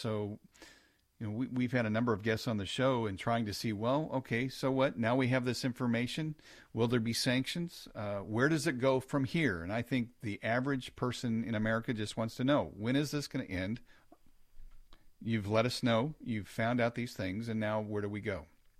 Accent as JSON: {"language": "English", "region": "Missouri", "country": "United States", "tie": "born or raised there", "said": "How's my home state there in Missouri?"}